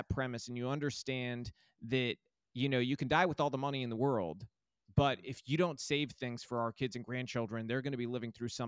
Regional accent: United States; born there; ultimately my family came here from Cuba and they fled communism once. And I realized, living as an American citizen and being born here and being lucky enough to be born here

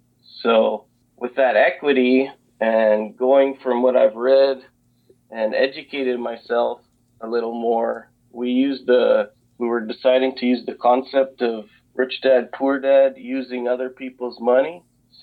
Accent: Calgary, Alberta, Canada; Sure. So I'm originally from Canada, Calgary, Alberta. That's where I went to university.

